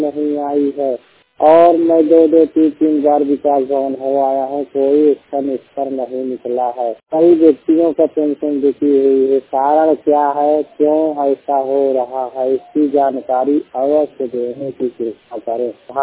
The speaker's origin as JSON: {"language": "Hindi", "town": "Parpur", "region": "Uttar Pradesh", "country": "India", "said": "ग्राम पारपुर silver child Kaushambi Uttar Pradesh का निवासी हूँ।"}